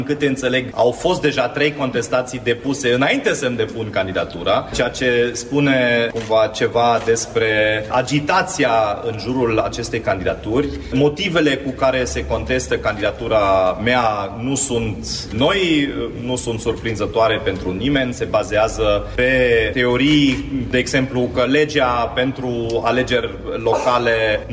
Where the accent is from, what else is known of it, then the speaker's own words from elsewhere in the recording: Timișoara, Timiș County, Romania; Încă o dată, eu sunt timișorean, sunt mândru timișorean.